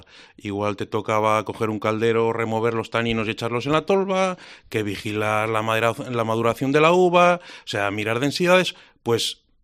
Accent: Logroño, La Rioja, Spain

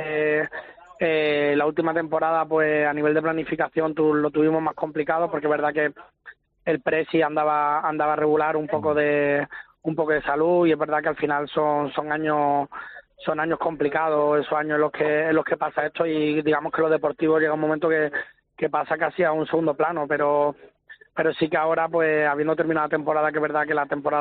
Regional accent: Málaga, Andalusia, Spain

